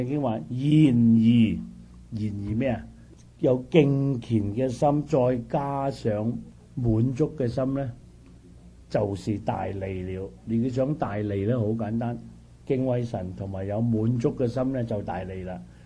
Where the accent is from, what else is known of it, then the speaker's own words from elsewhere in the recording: China; 神咧好锡我哋中国人嘅。